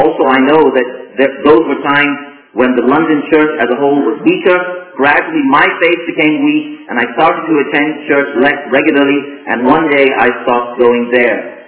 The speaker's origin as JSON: {"language": "English", "country": "Armenia", "second_language": "English", "said": "So I laughed and said, \"How can I not speak Armenian if I'm from Armenia?\""}